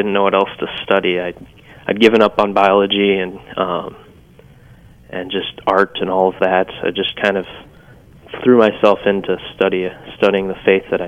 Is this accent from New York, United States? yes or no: no; Northfield, Minnesota, United States; Sure. I grew up in Northfield, Minnesota.